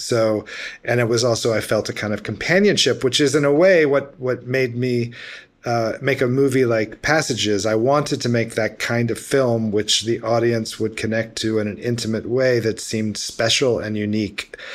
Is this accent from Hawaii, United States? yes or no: no; Memphis, Tennessee, United States; I'm American. I'm from Memphis, Tennessee. You know, I'm like born and bred here.